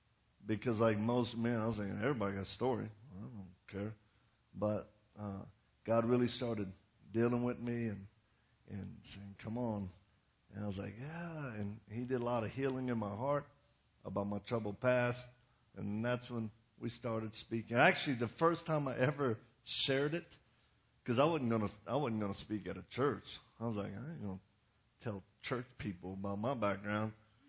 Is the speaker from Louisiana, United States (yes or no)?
yes; Louisiana, United States; accent: Cajun; But I'm from Louisiana. I'm one of them swamp Cajun people right there.